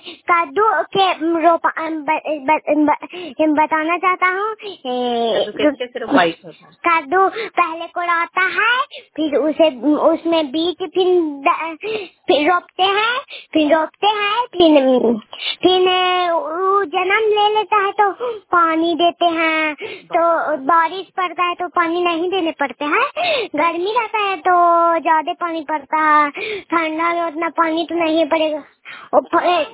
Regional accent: Nalanda, Bihar, India; मैं नालंदा जिले के रहने वाली हूँ। मैं गोरायपुर पंचायत से बोल रही हूँ। मैं गाँव मेरा मुसलमान चक है।

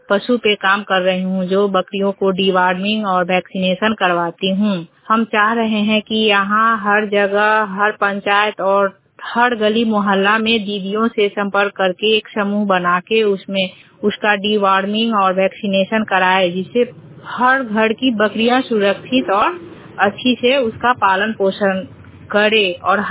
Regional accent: Jalalpur, India; मैं जलालपुर पंचायत की हूँ, लालगंज प्रखंड की रहने वाली हूँ।

